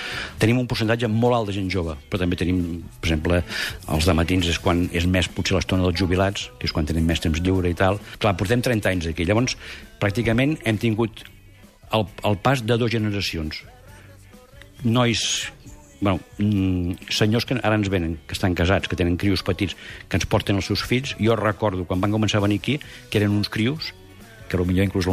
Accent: Sant Llorenç de Morunys, Catalonia, Spain; Jo sóc fill de barbers, sóc net de barbers, sóc fill de Sant Llorenç de Morunys, el meu pare era barber, el meu avi era barber.

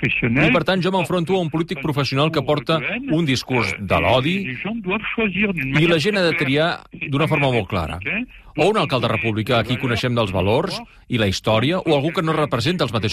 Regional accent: Algeria; Catalan is a second language; now in Perpignan, France; Els meus avis el parlaven perfectament el català. Mai no el van ensenyar els meus pares, ni a ells, ni a mi quan era jove a Algèria.

